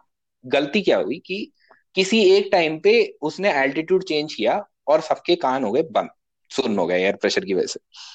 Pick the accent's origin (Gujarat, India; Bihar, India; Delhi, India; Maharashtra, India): Delhi, India; मैंने कहा हम लोग दिल्ली से हैं।